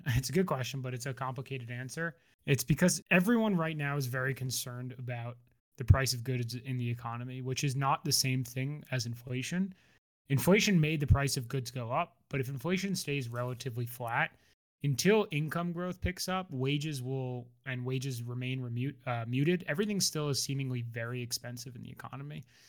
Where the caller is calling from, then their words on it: New York, United States; Yeah, New York. Got a finger on the pulse here in the heart of finance.